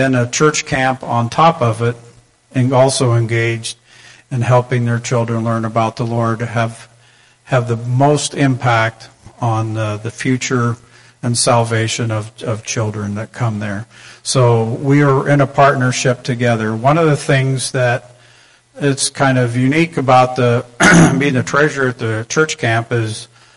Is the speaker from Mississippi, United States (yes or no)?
no; Illinois, United States; I live in just north of Fairview, Illinois, and I grew up in Fulton County. So it was to retire was coming back home.